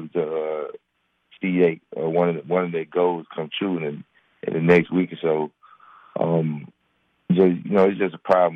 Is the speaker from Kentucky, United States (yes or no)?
no; Horn Lake, Mississippi, United States; I'm from North Mississippi, from Horn Lake, Mississippi. Nobody from where I'm from got the chance to go to the draft.